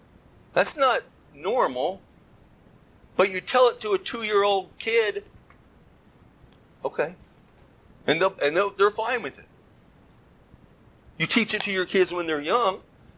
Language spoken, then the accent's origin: English; the South, United States; We're from the South, so I don't know if this is as good as gold up here.